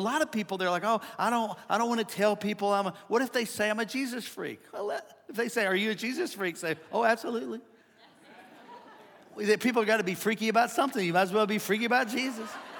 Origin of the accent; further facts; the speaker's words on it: St. Louis, Missouri, United States; we're from St. Louis, right? I lived over to y'all in St. Louis to understand this, over in South County, over by Telegraph, by South County Mall